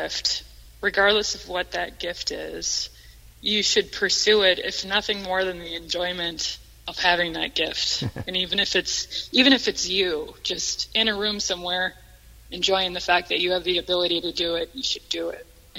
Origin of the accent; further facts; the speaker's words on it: Minneapolis, Minnesota, United States; I'm originally from Minneapolis area, so I was home visiting while this was all going on.